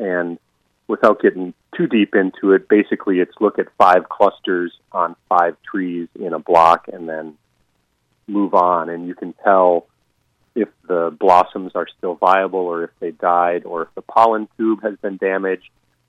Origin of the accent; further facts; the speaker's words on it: Wisconsin, United States; now in Maine, United States; I'm originally from Wisconsin, and her family's here in Maine.